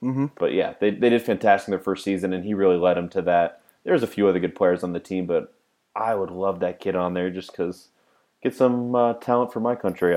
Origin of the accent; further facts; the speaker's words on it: United States; I'm an American. I don't have any ability to use an accent correctly.